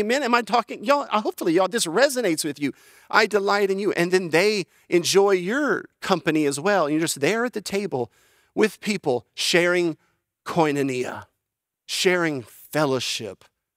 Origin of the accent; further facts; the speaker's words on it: Louisiana, United States; I'm from Louisiana, that's why, and no dogs running underfoot.